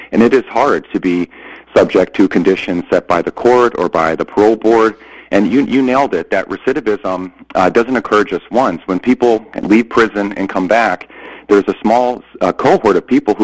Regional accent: Glastonbury, Connecticut, United States; Yeah, I grew up in Glen Glastonbury here in the state.

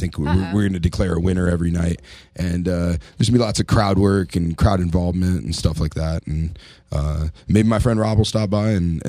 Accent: Iowa, United States; moved away as an adult; I loved growing up in Iowa and being around all that. And I stayed in Iowa as long as I could just because I loved living there so much.

